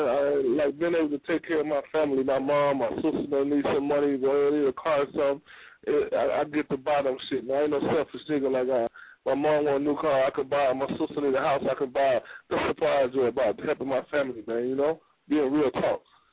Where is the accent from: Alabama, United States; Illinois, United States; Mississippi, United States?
Mississippi, United States; Batesville; Well, I'm from Batesville, Mississippi. I'm from Batesville, Mississippi. It's 30 miles outside of Memphis, 35 minutes.